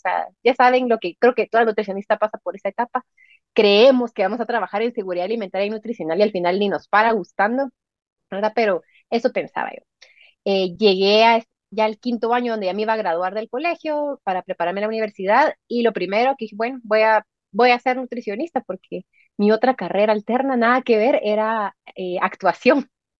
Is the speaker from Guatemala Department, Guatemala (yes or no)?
yes; Guatemala City, Guatemala Department, Guatemala; Yo estoy residiendo en Guatemala, soy de la ciudad de Guatemala, estudié en una universidad jesuita en mi país gracias a una beca que tuve desde el colegio.